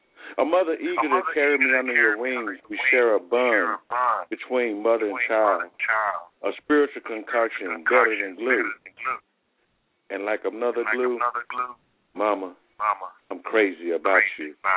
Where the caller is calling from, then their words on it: Athens, Alabama, United States; I'm calling from Athens, Alabama.